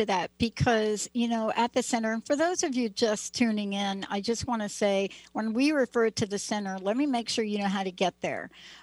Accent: Bronx, New York, United States; I wish I had more ways to talk about things, but you know, I'm a kid from the Bronx, so there you go.

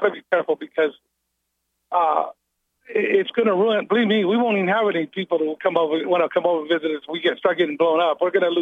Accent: United States; Well, until I voted for Trump because I'm an American.

